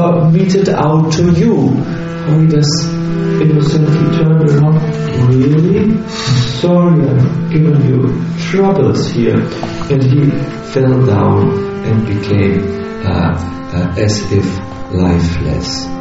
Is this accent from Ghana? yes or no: no; Germany; I'm sorry, we are from Germany. We are a little bit drastic.